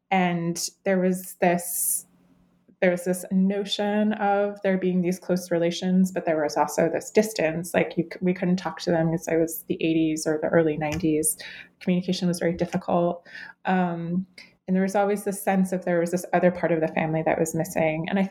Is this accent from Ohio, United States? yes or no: yes; Cleveland, Ohio, United States; So I grew up in Cleveland, Ohio. It was the place that my grandmother and mother had come to after leaving the Soviet Union in the late 1960s. I grew up kind of on the fringes of the Ukrainian diaspora.